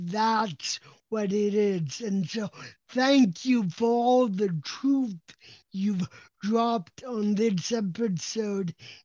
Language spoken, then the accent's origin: English; Ireland; because we're both Irish.